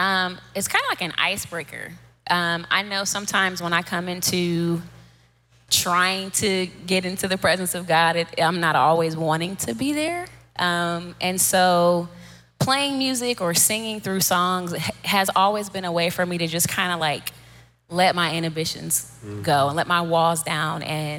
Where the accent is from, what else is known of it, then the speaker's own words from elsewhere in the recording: Akron, Ohio, United States; Okay, I am from Akron, Ohio.